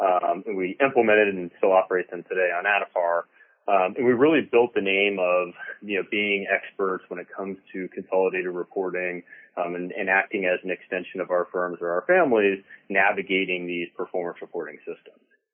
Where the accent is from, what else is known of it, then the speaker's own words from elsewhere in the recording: Arizona, United States; Well, I was actually born and raised in Arizona, and I grew up playing hockey